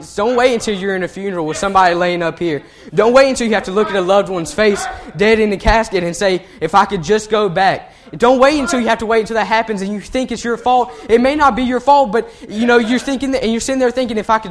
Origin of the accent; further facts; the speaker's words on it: Columbia, South Carolina, United States; Growing up in South Carolina, or Columbia, South Carolina, a situation came up and I had to go to a public school for about 3 years.